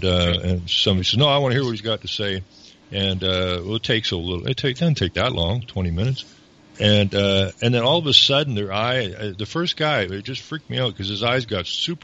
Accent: Renfrew, Ontario, Canada; I'm actually from Renfrew originally

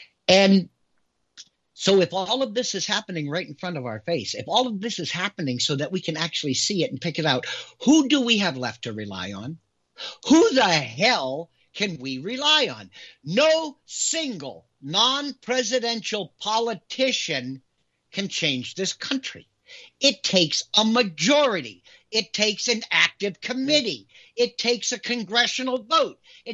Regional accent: United States; I'm an American.

